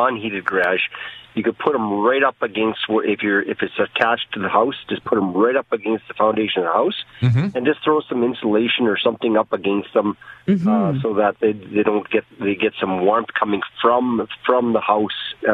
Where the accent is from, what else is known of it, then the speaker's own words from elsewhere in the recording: Saskatchewan, Canada; Once they find out we're from Saskatchewan.